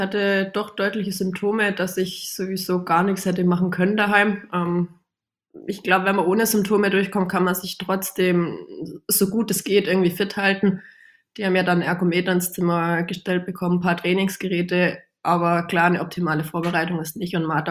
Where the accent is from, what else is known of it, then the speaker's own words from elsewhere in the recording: Germany; Es ist für uns auch der allererste Weltcup überhaupt in Deutschland. Dann quasi noch in meiner Heimat